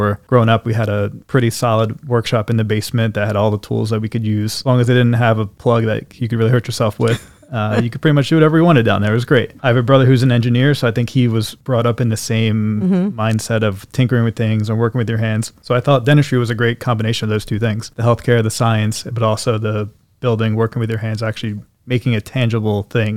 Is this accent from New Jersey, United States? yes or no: yes; Yardville, New Jersey, United States; I grew up in Yardville. Not too far down the road.